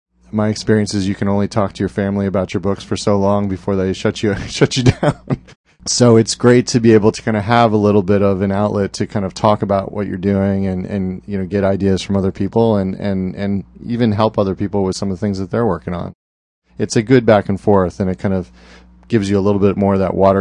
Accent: New Jersey, United States; So I grew up in New Jersey, always going to the beach.

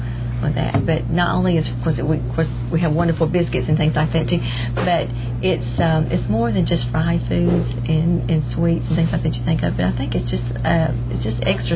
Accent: Southern United States, United States; be just proud that I'm a Southerner.

